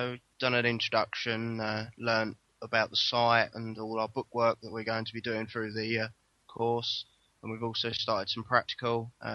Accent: Ashford, South East England, United Kingdom; I'm from Ashford, Kent

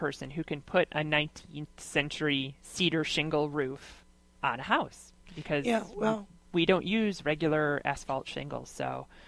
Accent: Rochester, United States; I grew up in Rochester, so I've lived here my whole life.

